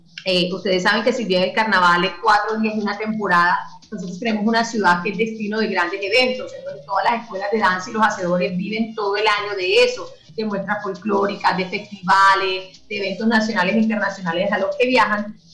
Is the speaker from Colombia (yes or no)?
yes; Barranquilla, Atlántico, Colombia; yo pienso que como barranquilleros, como colombianos